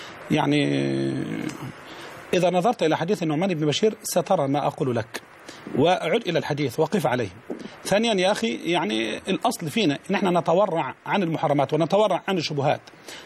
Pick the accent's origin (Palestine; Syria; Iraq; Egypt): Egypt; وأن يحفظ بلدنا مصر